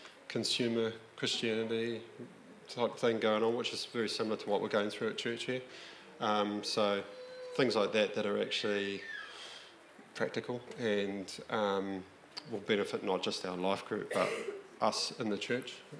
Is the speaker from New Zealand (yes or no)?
yes; New Zealand